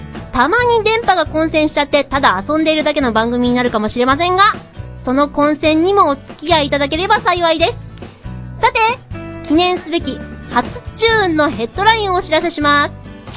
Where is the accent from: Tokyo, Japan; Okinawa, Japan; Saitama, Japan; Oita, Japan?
Saitama, Japan; Kumagaya; ではなぜ少し離れた熊谷をいじるのか。私の出身地だからですね。